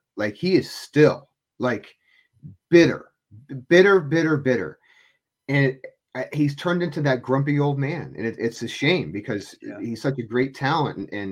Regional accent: Pennsylvania, United States; when I was in high school, I grew up in Pennsylvania, like you know

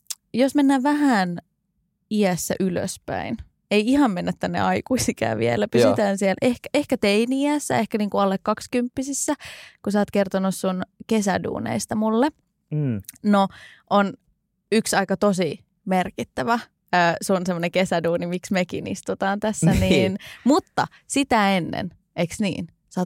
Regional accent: Turku, Southwest Finland, Finland; now in Helsinki, Finland; mä oon Turusta kotoisin, niin kun mä muutin Helsinkiin

